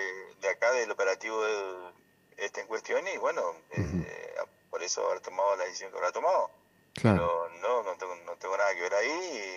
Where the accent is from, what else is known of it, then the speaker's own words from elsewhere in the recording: Santo Tomé, Argentina; hoy en Santo Tomé, en mi tierra, no podemos estar